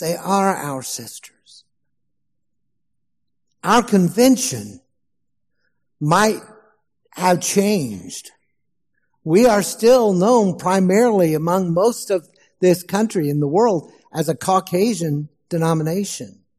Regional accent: Texas, United States; And in my home state, Northeast Texas, in 2021, for a large number of people, it still doesn't make sense.

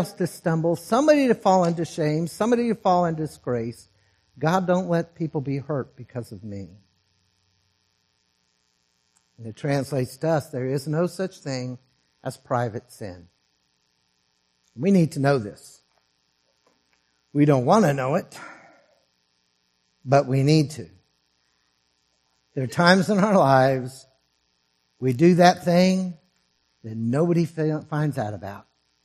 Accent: Texas, United States; I grew up in Northeast Texas, and we have very well-defined of what ideas of what holy living was and wasn't.

